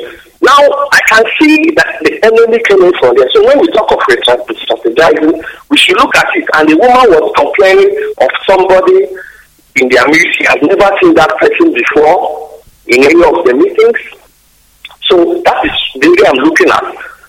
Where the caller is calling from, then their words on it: Ghana; from Snapple. I'm calling from Ghana.